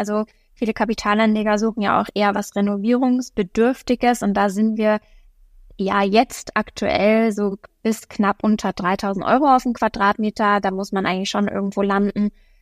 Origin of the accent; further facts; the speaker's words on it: Nuremberg, Bavaria, Germany; Ja, also ich komme ja aus Nürnberg, ich bin hier geboren, ich war immer da, ich bin nie weggegangen.